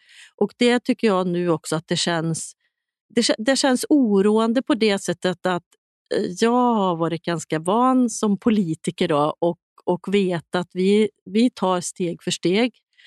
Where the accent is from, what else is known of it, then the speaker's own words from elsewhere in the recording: Sweden; som svensk.